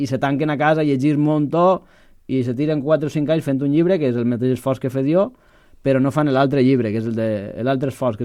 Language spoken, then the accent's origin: Spanish; Crevillente, Valencian Community, Spain; yo soy de Crevillente, como ha dicho Pedro antes, y hemos comentado la introducción, y yo tengo una vinculación con la Vega Baja. Nosotros somos vecinos de Catral, de Albatera, y yo he estado constantemente yendo a la Vega Baja